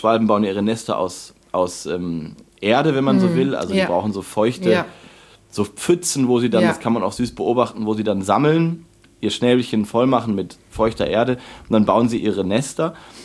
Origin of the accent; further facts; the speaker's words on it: Lower Saxony, Germany; Also ich komme ja auch eigentlich aus Niedersachsen, aus dem Westen.